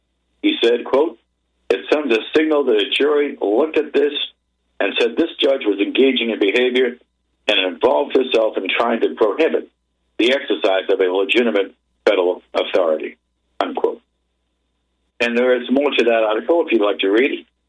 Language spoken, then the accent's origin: English; Massachusetts, United States; my good friend up in Massachusetts, my home state, sent me.